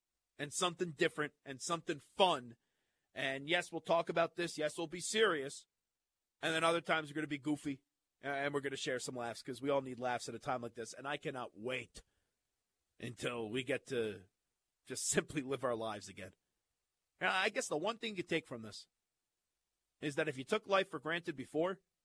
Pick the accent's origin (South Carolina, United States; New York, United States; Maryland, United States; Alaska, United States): New York, United States; Now, this clearly hits close to home because I'm a New Yorker.